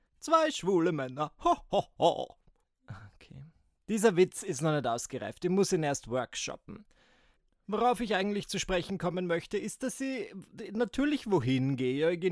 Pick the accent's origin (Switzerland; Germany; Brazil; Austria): Austria; Maskenpflicht, das herrscht jetzt bei uns in Österreich vielerorts nicht mehr.